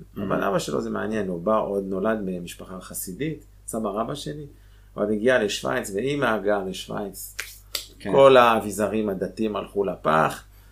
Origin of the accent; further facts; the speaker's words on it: Geneva, Switzerland; moved away as an adult; now in Israel; גרתי שם, 20 שנה, אני יליד הארץ, אבל בגיל שנתיים וחצי ההוריי התגרשו, ואז אמא שלי היא ממוצא שוויצרי, אז אחרי שהוריי התגרשו היא חזרה לשוויץ, ואז היא נחתה אז בז'נבה, וגדלתי שם.